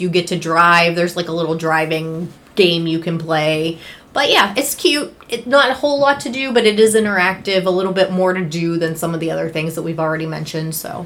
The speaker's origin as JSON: {"language": "English", "town": "Pittsburgh", "region": "Pennsylvania", "country": "United States", "said": "Like, we're from Pittsburgh, so it puts us in Pittsburgh."}